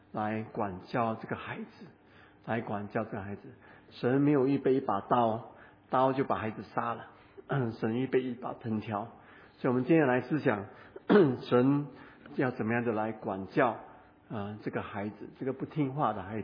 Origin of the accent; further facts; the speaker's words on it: Singapore; 就好像我是福建人，对啊，我的祖宗来自于福建，不过我在新加坡住久了，我叫我自己是新加坡人。